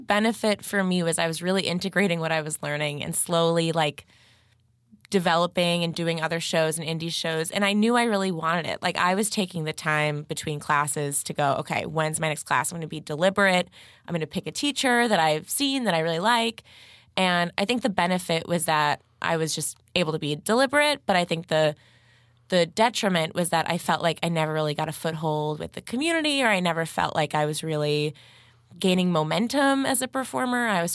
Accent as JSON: {"language": "English", "town": "Chicago", "region": "Illinois", "country": "United States", "said": "I'm from Chicago."}